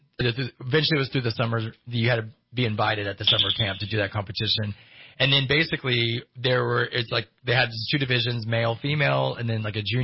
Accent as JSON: {"language": "English", "region": "Texas", "country": "United States", "said": "because I'm originally from Texas."}